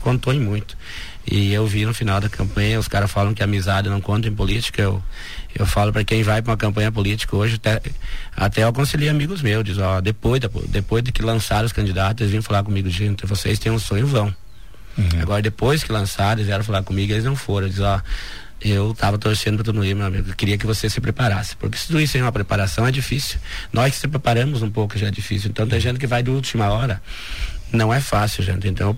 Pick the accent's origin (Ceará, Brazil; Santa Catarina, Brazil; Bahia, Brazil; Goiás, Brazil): Santa Catarina, Brazil; Chapecó; now in Xaxim, Brazil; Xaxim é uma cidade que me marcou. Eu vim de Chapecó, podia estar voltando para lá há tempo, mas permaneci aqui